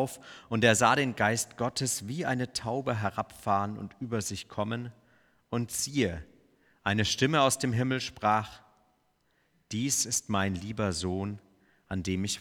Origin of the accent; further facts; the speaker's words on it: Bavaria, Germany; Ergolding, das liegt bei Landshut, das liegt so zwischen München und Regensburg. Ihr habt das sicher an meinem Akzent schon wahrgenommen, dass ich ein typischer Bayer bin.